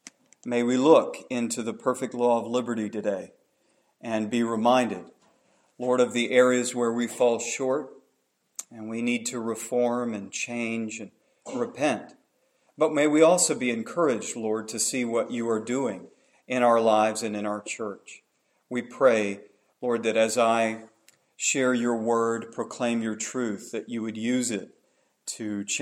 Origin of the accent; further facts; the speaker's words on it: Florida, United States; now in North Carolina, United States; I grew up in Florida, as I said, and we often thought about North Carolina because my mom always wanted to come to North Carolina, which is funny because here I is now in North Carolina.